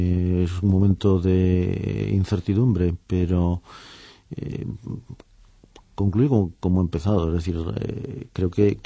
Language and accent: Spanish; Spain; si como españoles tenemos que ser especialmente conscientes de esto